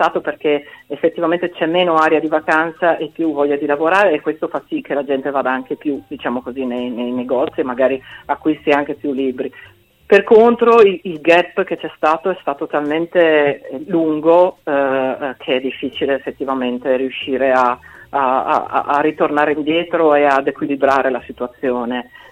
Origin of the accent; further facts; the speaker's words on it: Pordenone, Friuli-Venezia Giulia, Italy; io sono di Pordenone, quindi sono diciamo tra il Friuli e il Veneto